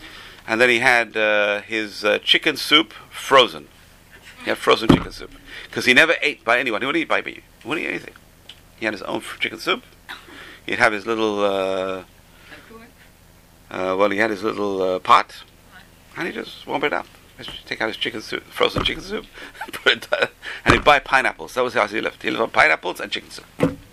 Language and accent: English; England, United Kingdom; when I was a kid growing up in England you have to have patience.